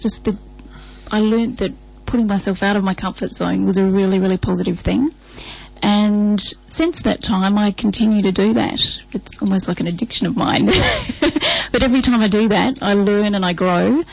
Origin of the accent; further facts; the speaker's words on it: Adelaide, South Australia, Australia; moved away as an adult; also born or lived in London; I grew up in Adelaide and had a pretty quiet existence. So I hopped on a plane to London and off I went, knowing no one at all, and lasted over there for about 6 years.